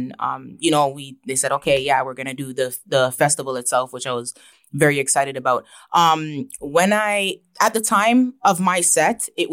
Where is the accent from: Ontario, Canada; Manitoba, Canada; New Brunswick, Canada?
Ontario, Canada; Toronto; also born or lived in Brampton; I was born and raised my childhood in Toronto, and I moved to Brampton. I started grade 8 in Brampton.